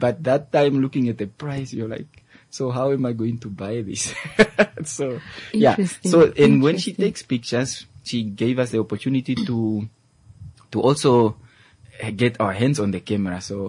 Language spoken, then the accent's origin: English; Umutako, Omusati, Namibia; I'm born and raised, actually a village champion. I was born and raised in Umutako village. Okay. That's close to Oshikuku, some 15 kilometers away from Oshikuku. Family of five. I have four siblings. I'm the middle child.